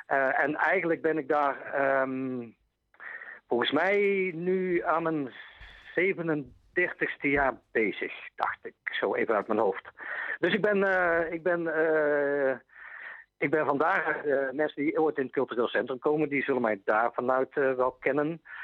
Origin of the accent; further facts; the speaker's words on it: Baarle-Nassau, North Brabant, Netherlands; also born or lived in Turnhout; Dan moeten we naar Turnhout. Daar ben ik geboren, maar ik ben verder getogen in Baarle-Nassau.